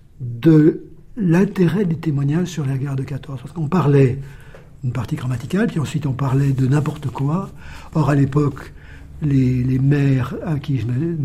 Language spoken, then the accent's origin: French; Auvergne-Rhône-Alpes, France; je suis originaire des monts du Forêt, d'un tout petit village qui est même rameau, ce qui explique que je suis allé à l'école primaire jusqu'à 14 ans.